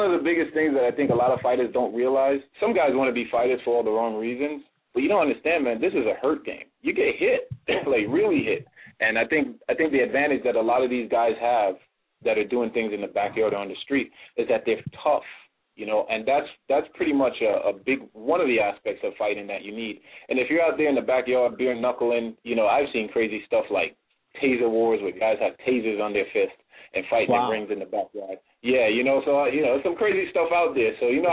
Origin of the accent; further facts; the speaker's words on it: New York, United States; You know, New York is crazy, man. You know, I grew up in New York, man. Obviously, you know, it's hard to go through life in New York without coming to one or two bumps or bruises in the streets.